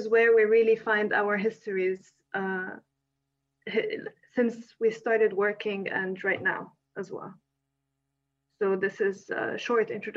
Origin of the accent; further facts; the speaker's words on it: Lebanon; moved away as an adult; now in Paris, France; I'm from Lebanon. I've lived in Lebanon my whole life, except now I have now moved to Paris, where I've been based for the past 6 months.